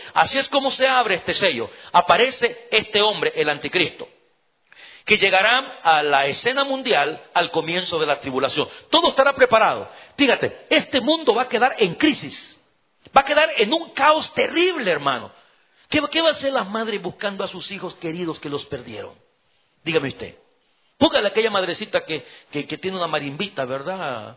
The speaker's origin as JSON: {"language": "Spanish", "country": "El Salvador", "said": "¿Sabe usted que en mi país, en El Salvador, en mi país, el año pasado, 2018, mataron a más de 6.000 personas en un año?"}